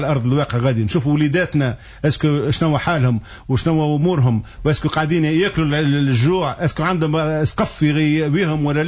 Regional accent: Tunisia; انا تونسي

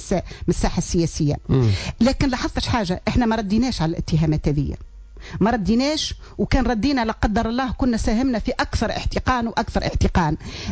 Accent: Tunisia; انا كسياسية تونسية

